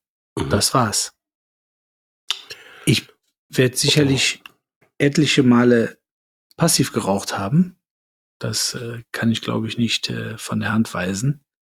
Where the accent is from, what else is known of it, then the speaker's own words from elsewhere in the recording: Cologne, North Rhine-Westphalia, Germany; ich als Kölner